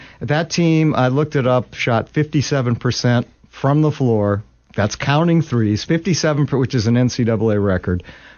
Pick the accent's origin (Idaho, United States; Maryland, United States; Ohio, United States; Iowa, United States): Ohio, United States; I grew up in Ohio. I was born in Ohio. I'm not insulted.